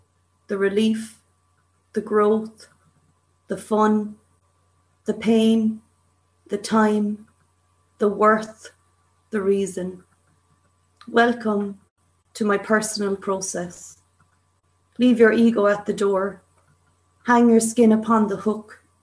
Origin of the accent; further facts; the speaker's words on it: Cork, Munster, Ireland; So I'm born and bred in Cork City.